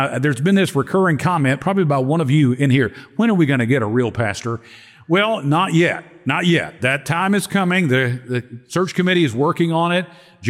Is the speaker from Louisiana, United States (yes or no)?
yes; Louisiana, United States; you think because I'm from Louisiana, I have to be an LSU fan.